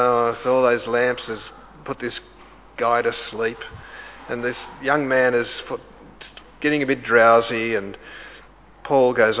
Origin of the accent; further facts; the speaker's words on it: Sydney, New South Wales, Australia; you see I come from Sydney, can't you?